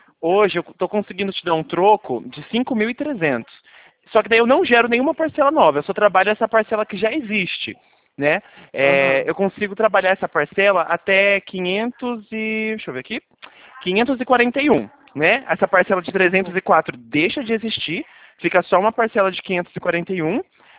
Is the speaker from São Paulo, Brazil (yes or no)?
yes; São Paulo, Brazil; como eu sou de São Paulo, eu não sei o horário de funcionamento das agências daí.